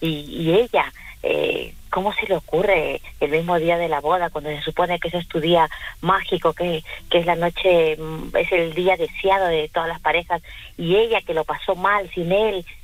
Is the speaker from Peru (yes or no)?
yes; Peru; now in Spain; yo soy de Perú, ¿sabes? Y en mi país es muy normal infidelidad